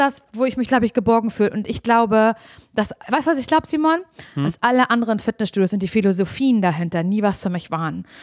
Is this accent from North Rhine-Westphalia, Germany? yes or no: no; Parchim, Mecklenburg-Vorpommern, Germany; born there; now in Berlin, Germany; Also ich habe jetzt offiziell, steht auf meinem Perso wieder der Ort drauf, Parchim, der auch mein Geburtsort ist.